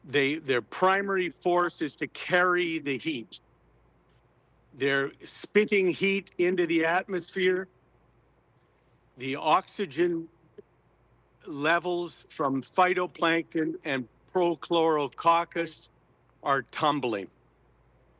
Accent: United States; And as an American and as the United States, we lead, we don't follow.

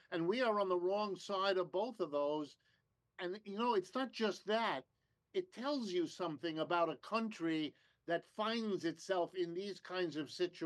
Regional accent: Ohio, United States; born there; I was born in Ohio. I come from that part of the country.

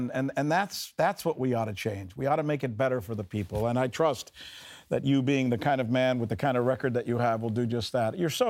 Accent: United States; one of the things that I, as an American, am bothered

